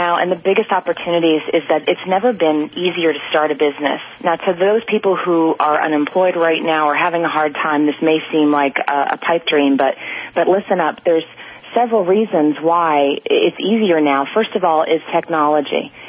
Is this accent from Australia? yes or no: no; Monroe, Connecticut, United States; now in Los Angeles, United States; Well, I grew up in Monroe, Connecticut, actually. I live in L.A. now because I'm more of a beach girl.